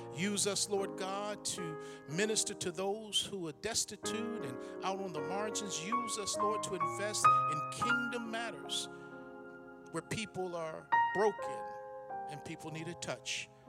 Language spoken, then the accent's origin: English; Maryland, United States; she grew up in my hometown in Maryland